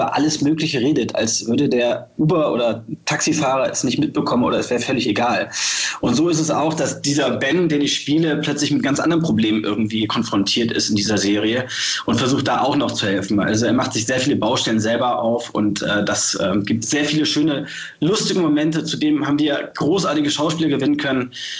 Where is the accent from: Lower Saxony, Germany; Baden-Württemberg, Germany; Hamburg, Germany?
Hamburg, Germany; ich bin hier in Hamburg aufgewachsen und geboren